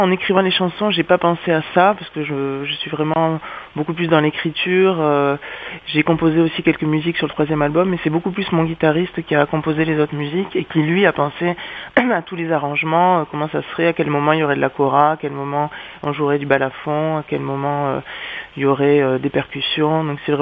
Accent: Toulouse, Occitanie, France; moved away as an adult; now in Berlin, Germany; les Cévennes, entre Ganges et Le Vigan. Et c'est mes origines maternelles, donc protestantes, cévenoles. Et Toulouse, c'est ma ville natale, j'ai grandi, j'ai passé 26 ans à Toulouse avant de partir vivre à Berlin.

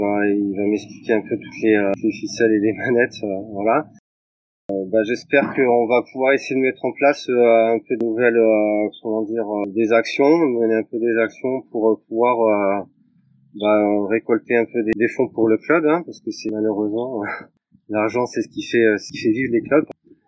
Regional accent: Saint-Chaffrey, Provence-Alpes-Côte d'Azur, France; now in Saint-Martin-de-Queyrières, France; je suis de Saint-Chaffray. J'habite maintenant donc sur la commune de Saint-Martin-de-Querrère à Presles

